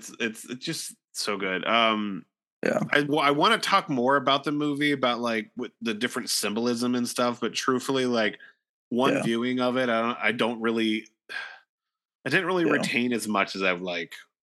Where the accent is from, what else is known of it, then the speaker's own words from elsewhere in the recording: Ohio, United States; From Ohio, but Columbus is like 3 hours away, and like Cincinnati is like an hour, so we mostly would go to Cincinnati